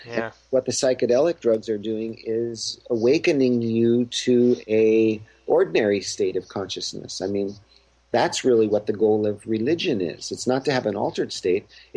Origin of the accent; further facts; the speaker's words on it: Boston, Massachusetts, United States; I was born in Boston. I was kind of raised in shadow of these Revolutionary War monuments